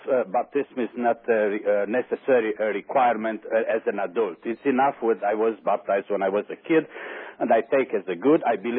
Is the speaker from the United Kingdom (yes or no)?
no; Romania; now in United States; I'm from Romania.